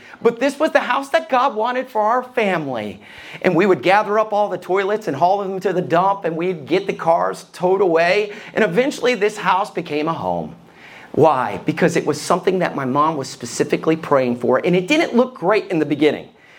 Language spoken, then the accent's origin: English; Alabama, United States; also born or lived in Detroit, Michigan; I was born in Detroit, Michigan. It's the armpit of Michigan. And I was born there, and then we went from Egypt to the Promised Land, Alabama, and that's where I grew up.